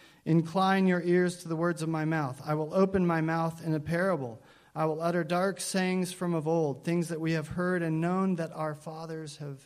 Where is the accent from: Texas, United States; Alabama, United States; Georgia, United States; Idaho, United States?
Idaho, United States; also born or lived in Tucson, Arizona; somewhere in Idaho, where you realize, I think I passed something just now. I think it was a town. We moved from Tucson, Arizona